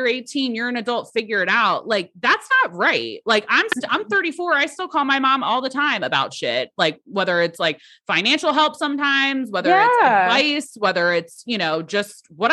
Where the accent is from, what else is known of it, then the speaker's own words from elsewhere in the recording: New Jersey, United States; I'm from New Jersey originally.